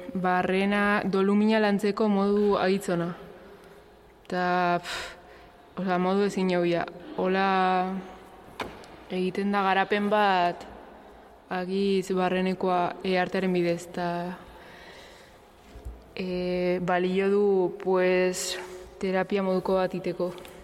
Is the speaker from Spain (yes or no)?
yes; Lesaka, Navarre, Spain; moved away as an adult; Bai, hemen sortu naiz eta hemen irautzi nahi nun.